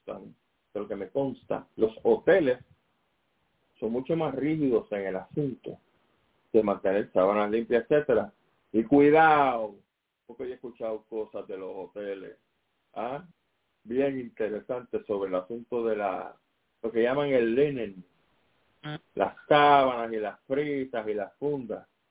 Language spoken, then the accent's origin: Spanish; Puerto Rico; Óigame, los puertorriqueños somos bien abrazones. Por supuesto. Si somos gente caribeña, somos gente alegre.